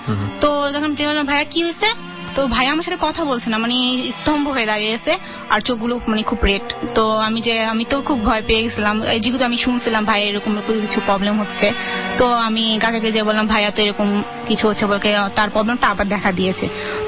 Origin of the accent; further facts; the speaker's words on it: Barisal, Barisal Division, Bangladesh; আমাদের গ্রামের বাড়ি বরিশাল অ্যাকচুয়ালি